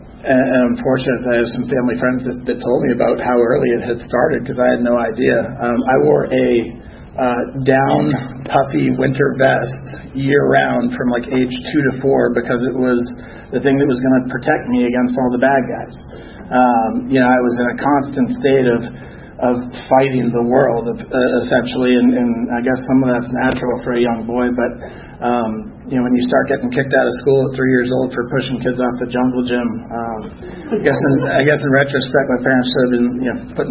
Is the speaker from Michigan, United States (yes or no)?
no; Boston, Massachusetts, United States; I'm actually originally from Boston, so we have a little New York Boston rivalry going on, I guess, tonight.